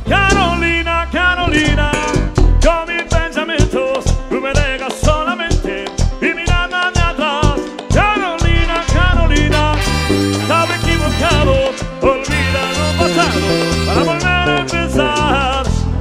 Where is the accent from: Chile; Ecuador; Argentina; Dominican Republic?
Dominican Republic; Yo que soy dominicano y que siempre he vivido aquí toda la vida, me han propuesto vivir en Miami, Puerto Rico, en Colombia y hasta en México. Y nunca me he desprendido.